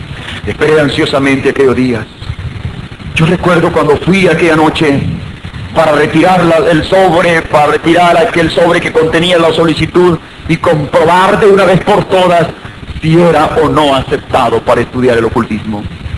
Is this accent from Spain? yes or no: no; Ciudad Barrios, San Miguel, El Salvador; Soy originario de Ciudad Barrios, en el departamento de San Miguel, en la zona oriental de nuestro país.